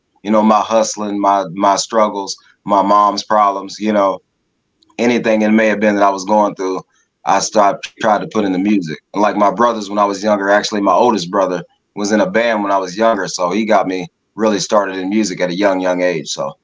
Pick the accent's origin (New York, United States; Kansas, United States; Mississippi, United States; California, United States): Kansas, United States; Leavenworth; Oh, actually I was born in Kansas City, Kansas. I was raised in Leavenworth, Kansas, where I was born and raised at.